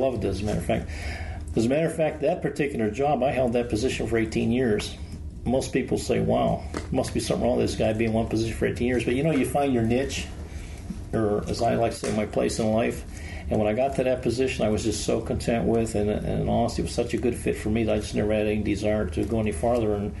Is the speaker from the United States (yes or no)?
yes; Pennsylvania, United States; Basically, I grew up in Pennsylvania in a steel town.